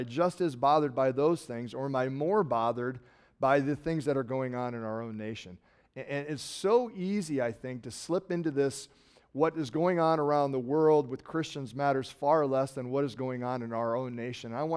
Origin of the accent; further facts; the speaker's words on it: United States; You're like, hi, I'm an American, give me a hug.